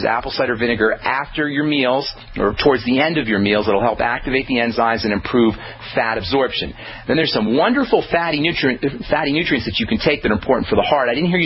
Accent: Trenton, New Jersey, United States; Well, I'm from Trenton, so no apologies necessary to me.

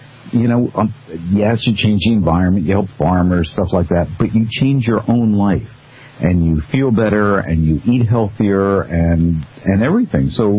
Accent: Kentucky, United States; No, I am actually from Kentucky.

